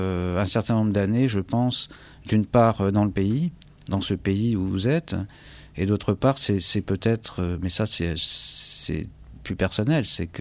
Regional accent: France; d'oublier que je suis français avec une certaine éthique

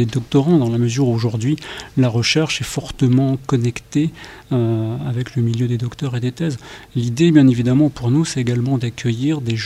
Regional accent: Italy; Alors je suis italien aussi

